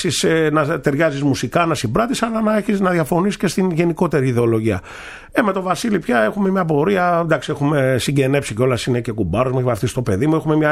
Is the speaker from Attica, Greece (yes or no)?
yes; Nikaia, Attica, Greece; εγώ μεγάλωσα στη Νίκαια, η οποία είναι μια προσφυγωμάνα, μια κοιτίδα του μικρασιατικού πολιτισμού του νεότερου, της νεότερης Ελλάδος.